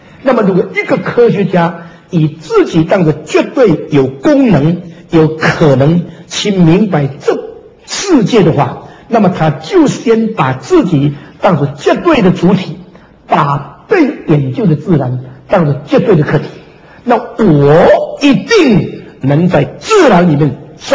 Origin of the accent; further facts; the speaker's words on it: China; 可能我们中国人知盘古开辟天地